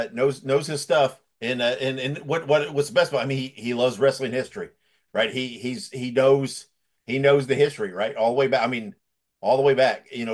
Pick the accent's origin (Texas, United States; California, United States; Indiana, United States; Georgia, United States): Indiana, United States; Yeah, I'm originally from Indiana, so I'm a big Bruiser fan.